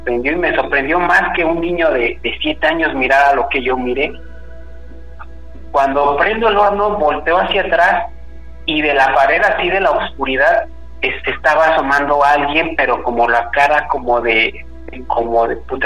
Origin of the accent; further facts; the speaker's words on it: Ecatepec, State of Mexico, Mexico; now in Cancún, Mexico; Pero yo soy del Estado de México, de Catepec, para ser preciso.